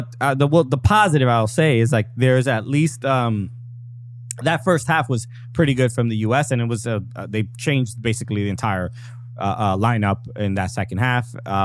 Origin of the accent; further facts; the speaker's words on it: United States; I'll be honest, even as an American, as a USMNT fan